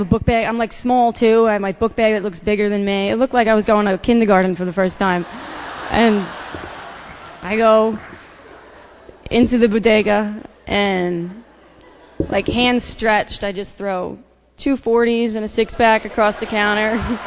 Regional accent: New York, United States; I was growing up on Long Island, and it was a pain in the neck, and you had to drive to Queens to get alcohol.

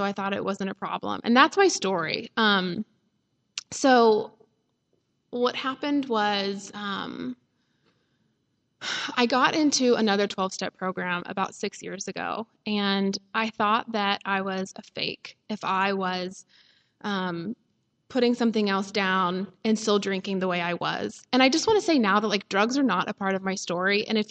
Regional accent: Nashville, Tennessee, United States; I grew up in the South in Nashville, and I grew up in a really happy home.

